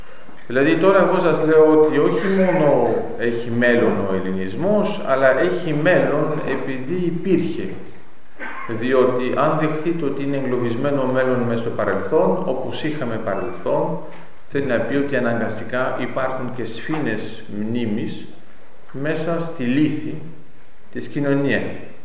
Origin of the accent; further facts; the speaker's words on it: Volos, Thessaly, Greece; Εγώ, ξέρετε, είμαι από το Βόλο. Στο Βόλο έχουμε το Πήλιο.